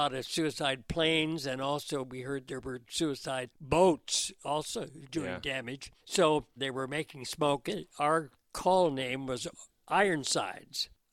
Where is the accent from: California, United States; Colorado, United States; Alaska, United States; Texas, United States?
California, United States; Delray; I came from Delray, California, on a farm, and many of my school buddies and friends were Japanese.